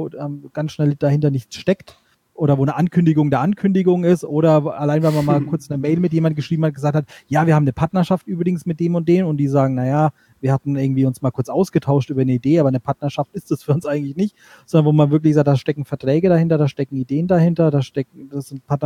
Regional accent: Bavaria, Germany; Ich komme aus der Nähe von Würzburg.

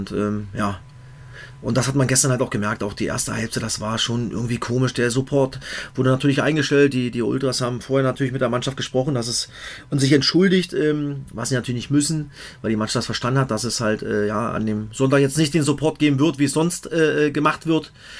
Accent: Merzdorf, Brandenburg, Germany; Aus meinem Heimatdorf Merzdorf, aus Cottbus.

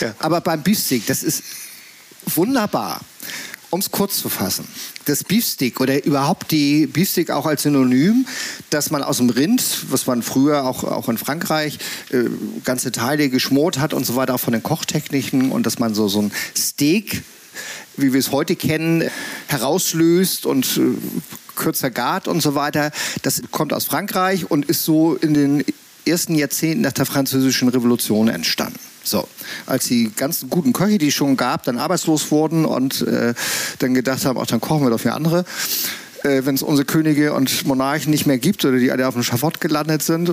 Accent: Hamburg, Germany; born there; moved away as an adult; als ich als gebürtiger Hamburger mal nach Schleswig-Holstein zog, in den 80ern

